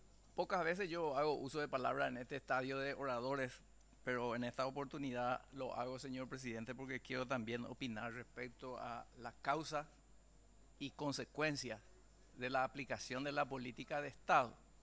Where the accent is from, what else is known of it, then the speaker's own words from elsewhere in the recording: Paraguay; si no reconocemos esta falencia que tenemos como sociedad paraguaya